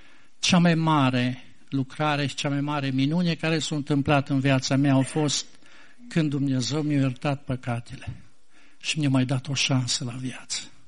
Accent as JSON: {"language": "Romanian", "town": "Baia Mare", "region": "Maramureș County", "country": "Romania", "said": "pentru că eu sunt din Baia Mare, de acolo din Maramureș"}